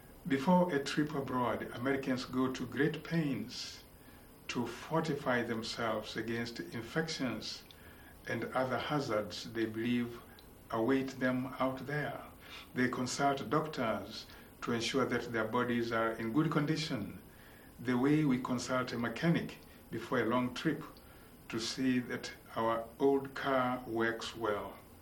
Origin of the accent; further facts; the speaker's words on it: Tanzania; I was raised in Tanzania. I'm a Tanzanian, and my country has a distinguished history of supporting oppressed people all over the world. I was growing up in Tanzania in the 60s. I was born in 1951.